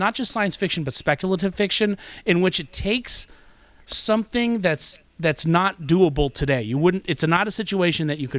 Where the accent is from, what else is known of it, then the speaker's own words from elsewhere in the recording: Columbus, Ohio, United States; I think the first movie, and this is just simply because I'm from Columbus, and this is opening in Columbus.